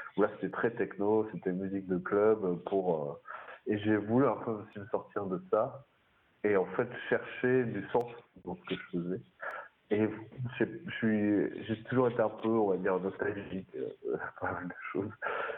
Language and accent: French; Hauts-de-France, France; Moi, je viens du Nord-Pas-de-Calais, en fait, et du bassin minier, du Limbourg, très précis.